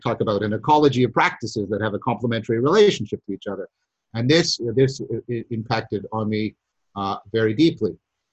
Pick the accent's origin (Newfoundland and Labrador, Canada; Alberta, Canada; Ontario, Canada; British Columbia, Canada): Ontario, Canada; Dundas; I was raised in Dundas, Ontario, in Canada, which is a little town on the hub of Hamilton and Burlington.